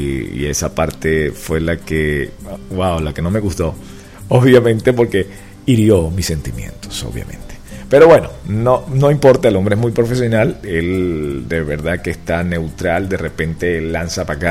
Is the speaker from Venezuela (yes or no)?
yes; Venezuela; now in Miami, United States; Somos los venezolanos, somos los mismos. La diferencia es que utilizamos mucho Spanglish.